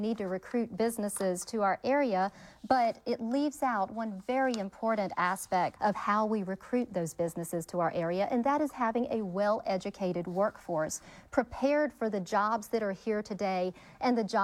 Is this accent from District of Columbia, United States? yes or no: no; Lancaster, South Carolina, United States; I'm from Lancaster, a community that was devastated a decade ago when our textile mill closed.